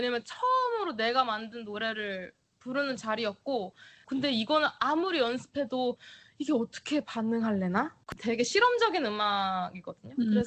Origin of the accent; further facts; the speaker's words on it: South Korea; 제가 어딜 가나 나 한국에서 왔어 하면 막 크리아 이러면서 되게 존중받듯이